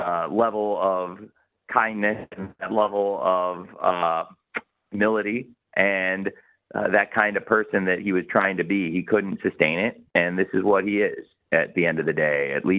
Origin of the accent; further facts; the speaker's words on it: London, United Kingdom; to London, my hometown here in the UK.